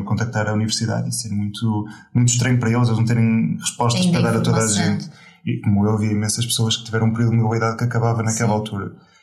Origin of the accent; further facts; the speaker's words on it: Viana do Castelo, Norte, Portugal; now in Porto, Portugal; não ir logo para a minha cidade natal, que é Viana do Castelo, para não ir logo ter com a família